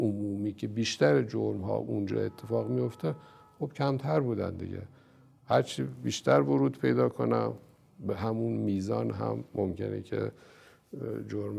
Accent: Rafsanjan, Kerman, Iran; مثلا من خودم یادم هست مثلا تو شهر خودم مثلا رفسنجان میرفتم

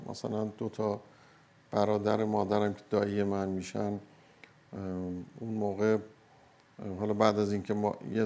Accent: Hamadan, Iran; من سال 25 دی 1334 در همدان متولد شدم.

